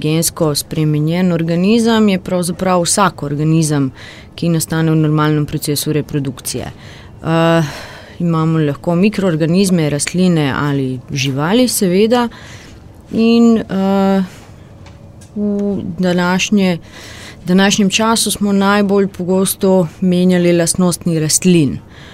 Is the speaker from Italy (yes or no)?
no; Zagreb, City of Zagreb, Croatia; Slovenian is a second language; jaz sem iz Zagreba sam. Prišla sem poskusiti narediti izpit iz slovenščine, zato ker upam, da bom živela v Ljubljani.